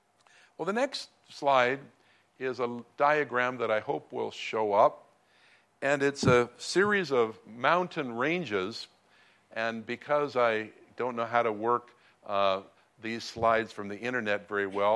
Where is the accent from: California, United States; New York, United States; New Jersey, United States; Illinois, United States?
California, United States; I grew up in Southern California in kind of the hills about 20 miles outside of Los Angeles. We had mountains of about 5,000-6,000 feet.